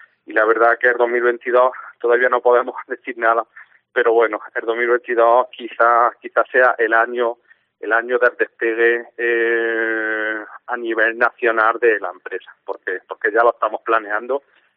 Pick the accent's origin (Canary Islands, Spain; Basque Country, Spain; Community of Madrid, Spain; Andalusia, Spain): Andalusia, Spain; Jaén; somos de Jaén, somos de Jaén, conocemos bastante bien la ciudad